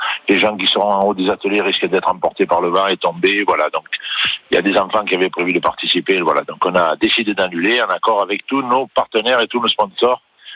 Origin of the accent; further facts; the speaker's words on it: Châteauroux, Centre-Val de Loire, France; born there; Je suis né à Châteauroux.